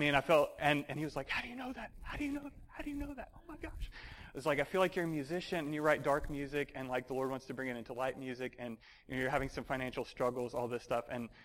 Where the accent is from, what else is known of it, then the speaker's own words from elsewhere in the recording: Alabama, United States; I said, no, I'm here from Alabama, and we're just out praying for people.